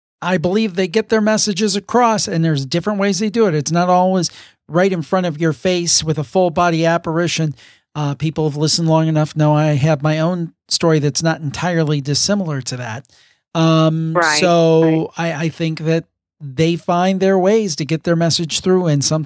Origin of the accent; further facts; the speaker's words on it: Ohio, United States; Ray from my home state, Ohio, is calling